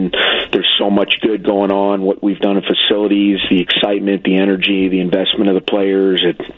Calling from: Winnetka, Illinois, United States; I'm from Winnetka, Illinois.

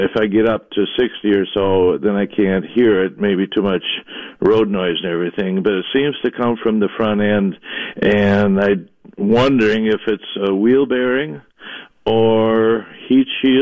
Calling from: Grant, Minnesota, United States; That's between White Bear Lake and Stillwater.

